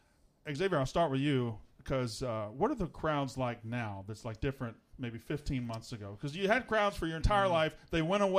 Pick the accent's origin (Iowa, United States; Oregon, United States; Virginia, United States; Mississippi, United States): Mississippi, United States; That, I'm from Mississippi. We have different relationships.